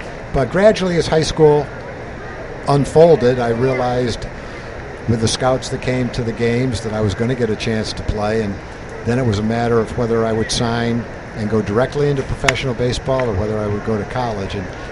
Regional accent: Massachusetts, United States; I was a Yankee fan growing up in Massachusetts

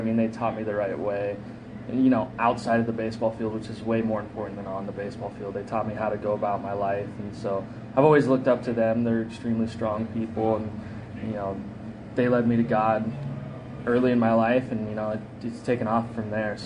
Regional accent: Lancaster, California, United States; growing up around the Jet Hawks and Lancaster, watching those guys, I knew I wanted to be on the field one day.

